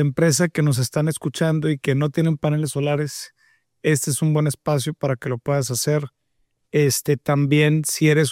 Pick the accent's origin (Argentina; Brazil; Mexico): Mexico; la mentalidad de trabajo y esfuerzo que siempre nos ha caracterizado como mexicanos.